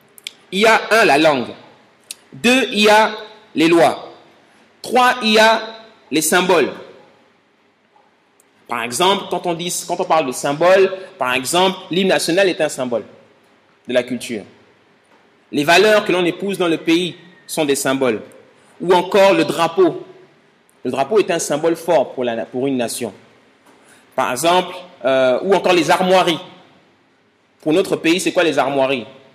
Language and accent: French; Gabon; now in France; Chez nous, au Gabon, tu vas voir 2 hommes qui s'embrassent dans la rue